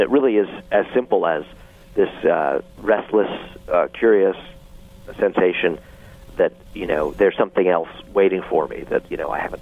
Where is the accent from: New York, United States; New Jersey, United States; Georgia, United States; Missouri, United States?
New York, United States; Brooklyn; comic books and politics and, growing up in Brooklyn.